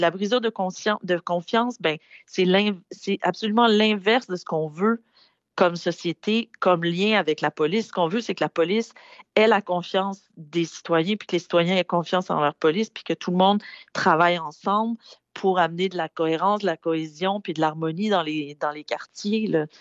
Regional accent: Quebec, Canada; on se rend compte que ça arrive ici, chez nous, au Québec

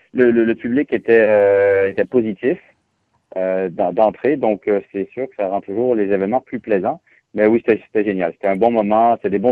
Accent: Quebec, Canada; accent: semi-Quebec; Ils ont entendu, c'est un semi-accent québécois

